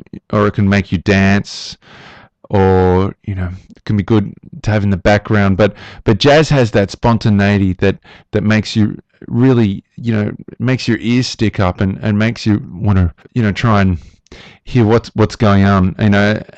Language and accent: English; Australia; being an Australian jazz artist means that we're actually somewhat removed from the jazz continuum